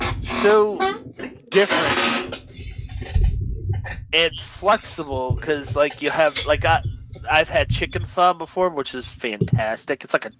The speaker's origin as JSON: {"language": "English", "region": "Pennsylvania", "country": "United States", "tie": "born or raised there", "said": "And I know a lot of people think it's gross, but, you know, hey, I grew up in Pennsylvania, so I had to eat it."}